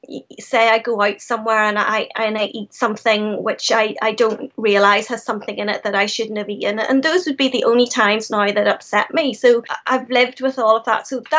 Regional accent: Ireland; obviously I come from Ireland, it's colder here, we wear a lot of tights.

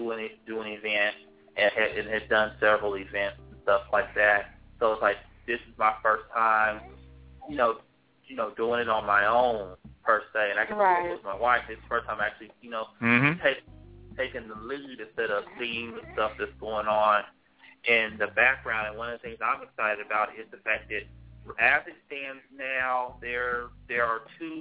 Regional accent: Winston-Salem, North Carolina, United States; in 2006 in my hometown, Winston-Salem

